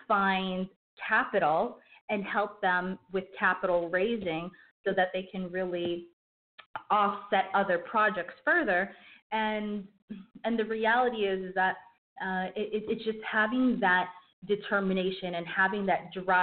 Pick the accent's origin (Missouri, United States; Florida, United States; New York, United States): New York, United States; New York City; I'm originally from New York City